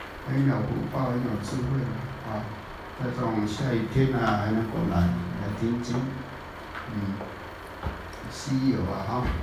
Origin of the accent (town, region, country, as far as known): Taiwan